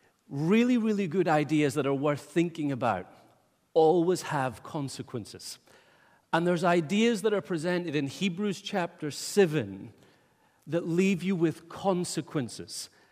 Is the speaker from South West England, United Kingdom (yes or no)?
no; Wick, Scotland, United Kingdom; also born or lived in England; The reason it doesn't sound proper is I went to England. They messed my accent up. I came back. So I am originally from Wick. The English have had an influence upon me.